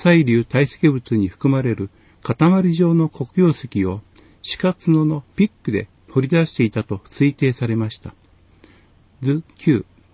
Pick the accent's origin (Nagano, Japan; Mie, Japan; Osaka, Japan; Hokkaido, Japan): Nagano, Japan; Shimosuwa; 私は下諏訪町に生まれ育ちました。